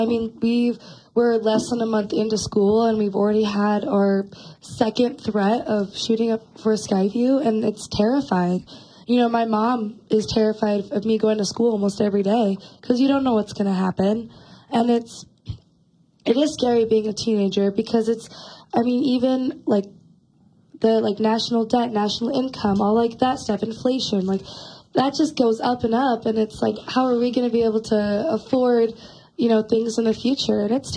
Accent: Oregon, United States; now in Montana, United States; I grew up in Oregon and moved here to Montana, and it's definitely more of a small town feeling here, and I love Montana

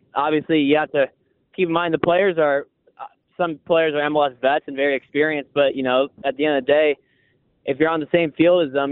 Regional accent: Cleveland, Ohio, United States; Okay, my guy's Kelsey because I'm from Cleveland, and so is he.

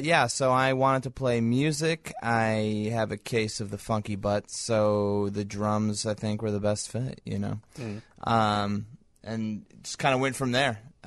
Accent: Oswego, Illinois, United States; We went to high school in Oswego, Illinois.

